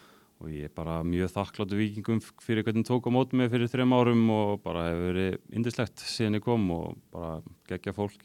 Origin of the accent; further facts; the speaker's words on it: Ísafjörður, Westfjords, Iceland; ég veit ekki nú það, ég er frá Ísafirði